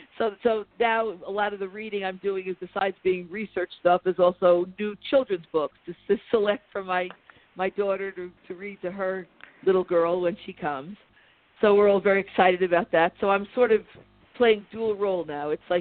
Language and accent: English; New York, United States; because I'm from Westchester County, New York.